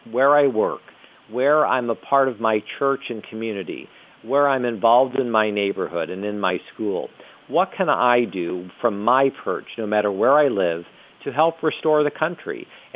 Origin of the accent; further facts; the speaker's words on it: Fort Wayne, Indiana, United States; I grew up in Fort Wayne, Indiana. I was born and raised there.